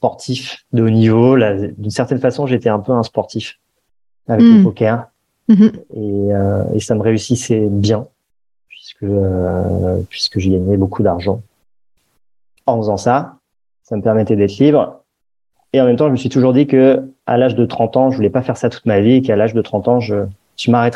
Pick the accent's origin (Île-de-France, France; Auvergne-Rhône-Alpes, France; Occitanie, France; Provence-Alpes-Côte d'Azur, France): Île-de-France, France; Paris; moi, j'ai grandi à Paris dans un univers plutôt confortable, aisé.